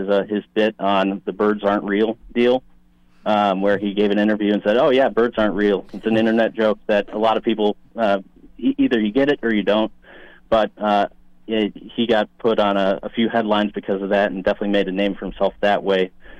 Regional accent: Champaign, Illinois, United States; I'm from Champaign originally, where the University of Illinois is.

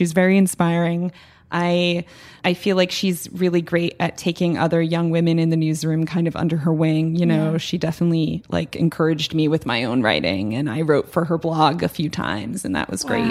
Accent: United States; Even though I grew up an hour outside of New York and I loved coming here, but I moved to Bushwick in 2006 or 2007

